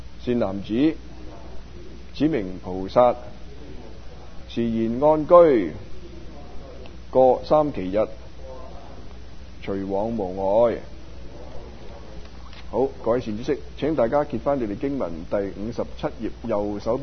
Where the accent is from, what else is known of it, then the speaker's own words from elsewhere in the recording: China; 即使我哋中国人，我哋啊翻到中国